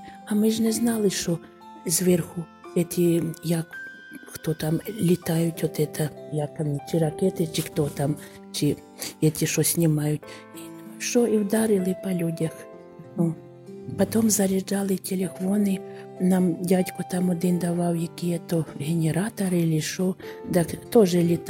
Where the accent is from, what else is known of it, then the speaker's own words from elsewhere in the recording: Chernihiv, Chernihiv Oblast, Ukraine; Да, так, я сама з Чернігова.